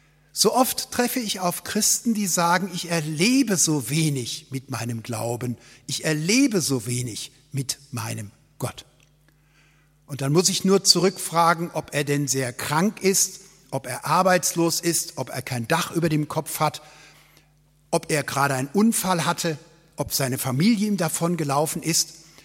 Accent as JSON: {"language": "German", "town": "Cologne", "region": "North Rhine-Westphalia", "country": "Germany", "tie": "born there", "said": "Ich bin ja kein geborener Schwabe, sondern ich gestehe, dass ich in Köln geboren bin. Aber durch eure Gnade bin ich ja adoptiert im Schwabenland"}